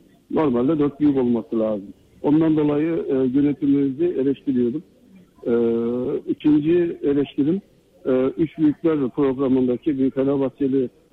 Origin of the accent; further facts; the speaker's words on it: Trabzon, Turkey; Ben bir Trabzonluyum. Trabzonsporluyum.